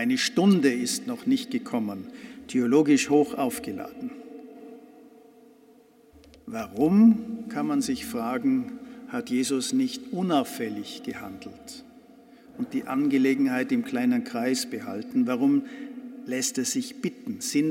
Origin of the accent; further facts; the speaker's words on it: Austria; das kann ich ja als Österreicher sagen